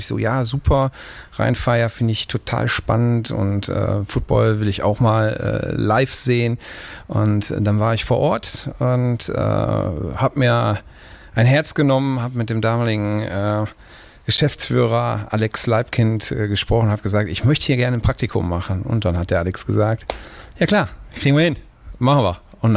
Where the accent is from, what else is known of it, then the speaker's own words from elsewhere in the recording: Duisburg, North Rhine-Westphalia, Germany; born there; Ich bin gebürtiger Duisburger und auch da muss ich sagen, ich liebe beide Städte, aber ich bin Duisburger, also Duisburg.